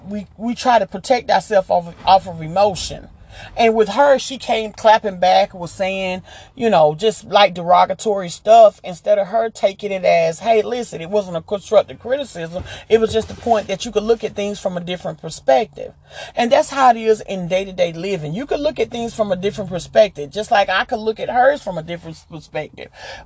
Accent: the South, United States; I'm from the South. I've been up South, North, East, and West.

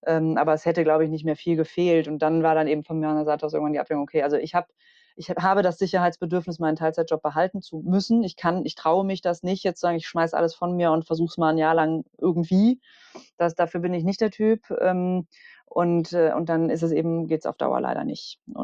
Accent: Bonn, North Rhine-Westphalia, Germany; also born or lived in Berlin; gut, wir kommen aus Bonn, da wissen wir, was uns erwartet

